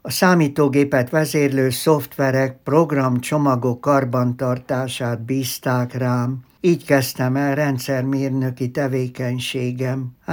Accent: Hódmezővásárhely, Csongrád-Csanád, Hungary; vonzott a város, szülővárosom, és hogy haza kerüljek. Ezzel véget ért egy bő évtizedes távolmaradásom szülővárosomtól, attól kezdve Vásárhelyen éltem le az életem.

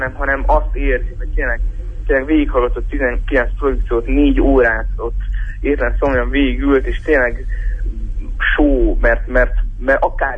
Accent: Târgu Mureș, Mureș County, Romania; azt végeztem a művészeti egyetemben otthon Vásárhelyen

